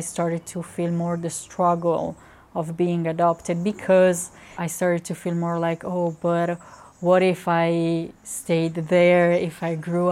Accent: Crimea, Ukraine; English is a second language; Sometimes I felt, oh, but, you know, I come from Crimea and I can't even, you know, learn my language, you know.

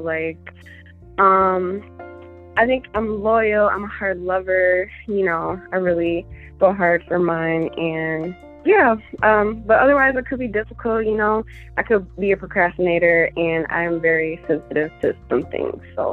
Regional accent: Wisconsin, United States; I am from Wisconsin. You know, the cheesehead state, the dairyland.

